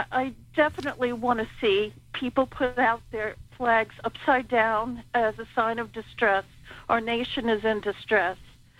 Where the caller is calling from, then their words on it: New York, United States; Oh, hi. From New York, of all places.